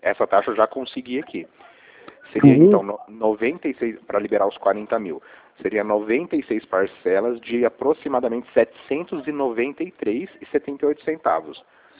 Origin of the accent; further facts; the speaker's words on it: Bauru, São Paulo, Brazil; Não, eu sou aqui de Bauru mesmo.